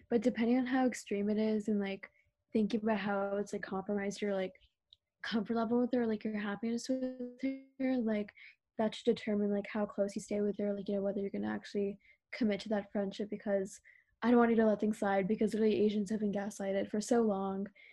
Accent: India; I'm sorry, but I am Indian.

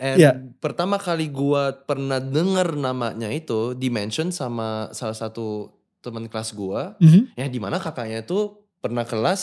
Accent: Bali, Indonesia; Gue datang dari Bali

